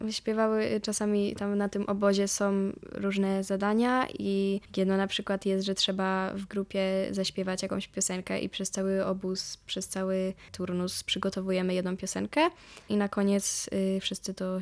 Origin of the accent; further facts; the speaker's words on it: Bydgoszcz, Kuyavian-Pomeranian Voivodeship, Poland; bo jednak ja jestem z Bydgoszczy